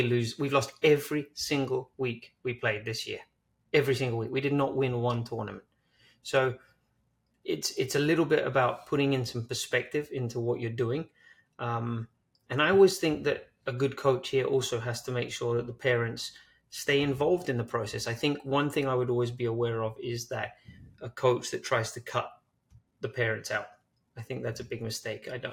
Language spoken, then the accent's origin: English; London, United Kingdom; moved away as an adult; now in United States; Yeah, I'm from London, so I grew up in England playing tennis